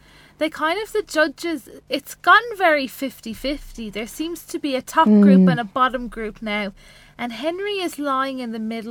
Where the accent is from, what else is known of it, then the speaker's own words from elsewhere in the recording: Limerick, Munster, Ireland; now in Cork, Ireland; I remember when I first moved out of home, I moved to Cork from Limerick to do a course in college.